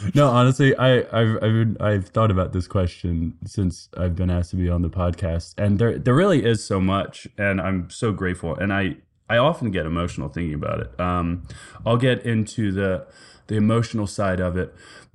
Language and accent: English; Wilmington, Delaware, United States; You know, I'm from Wilmington, Delaware, born and bred.